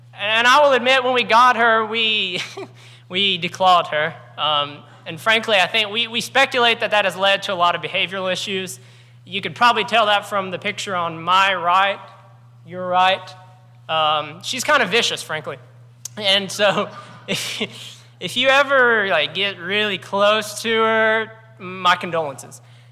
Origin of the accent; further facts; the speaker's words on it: Florence, Alabama, United States; I'm from Florence, Alabama. If you don't know where that is, if you know where Muscle Shoals is, it's kind of close.